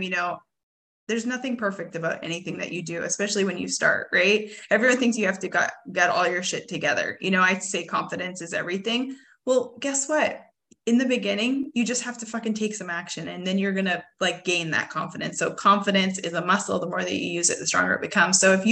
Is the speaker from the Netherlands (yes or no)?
no; Edmonton, Alberta, Canada; moved away as an adult; now in United States; I grew up in Edmonton, back in the day, 20 years ago. It's so sad that I'm that old, but grew up in Edmonton, Alberta, Canada, very middle-class family.